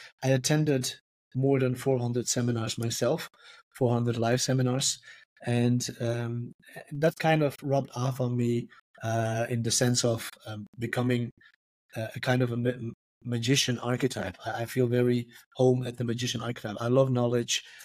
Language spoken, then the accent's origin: English; Croatia; English is a second language; I'm from Croatia, but I work a lot with English people.